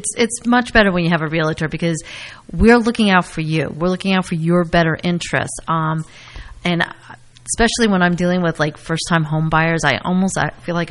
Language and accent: English; Basking Ridge, New Jersey, United States; The where I come from, which was Basking Ridge, I was born and raised in Basking Ridge